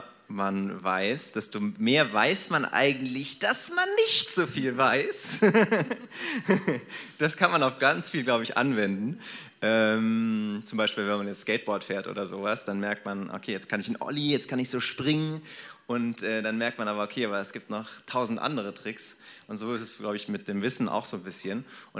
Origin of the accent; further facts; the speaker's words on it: Stuttgart, Baden-Württemberg, Germany; Also ich komme eigentlich aus Stuttgart